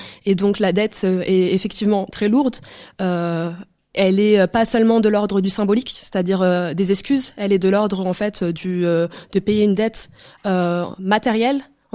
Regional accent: Tunisia; vu que je suis tunisienne

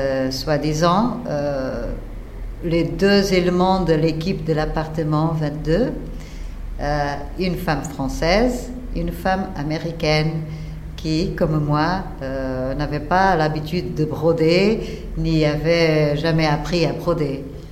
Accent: Portugal; je viens du Portugal, mais je travaille beaucoup avec le Maroc

